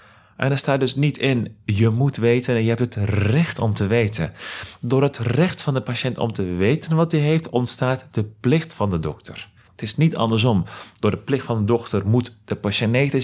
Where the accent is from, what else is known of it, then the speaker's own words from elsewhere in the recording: Veghel, North Brabant, Netherlands; toen ik klein was in Veghel, waar ik geboren ben